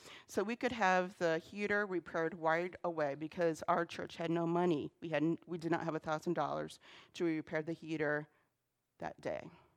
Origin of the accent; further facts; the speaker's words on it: Pennsylvania, United States; Even though I went to church in Elmira, I grew up in Pennsylvania. In the northern part of Pennsylvania, there's a tier of counties, and we called ourselves the Northern Tier.